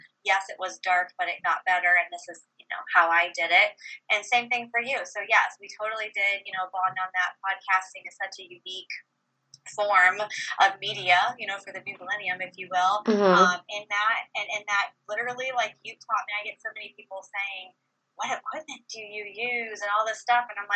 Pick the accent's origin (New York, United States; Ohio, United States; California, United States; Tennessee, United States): Ohio, United States; Columbus; I got my undergraduate degree in business from Ohio State. I'm a Buckeye. And I was born and raised in Columbus.